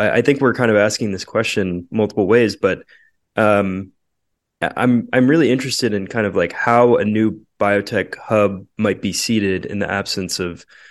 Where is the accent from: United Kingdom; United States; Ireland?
United States; Boston, Massachusetts; I am from Boston, and every time I go back, there's more lab space being built